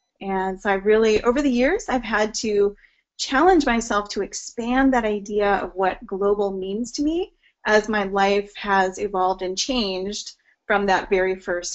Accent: Oregon, United States; Well, so as you mentioned, I grew up in Oregon. So, very typical American life.

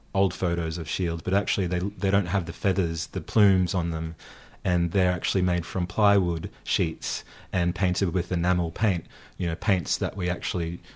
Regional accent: Papua New Guinea; But we're from Papua New Guinea, so we love rugby league.

